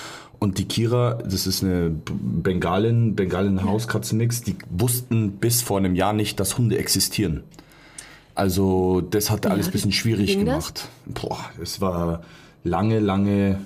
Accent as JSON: {"language": "German", "town": "Munich", "region": "Bavaria", "country": "Germany", "said": "Ja, genau. Ich komme aus München."}